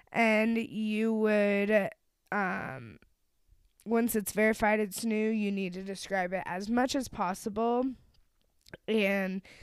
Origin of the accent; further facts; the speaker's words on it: United States; accent: American; I am sure that it is pronounced differently or more correctly than what I am pronouncing it as in my American accent.